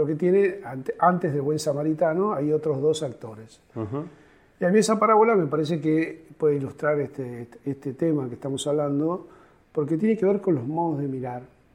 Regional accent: Argentina; aunque por supuesto también como todo argentino que paga impuestos reniego desde algunas cosas

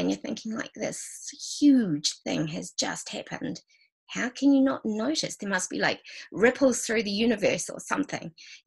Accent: Dunedin, Otago, New Zealand; I grew up in Dunedin, and we now live in Christchurch.

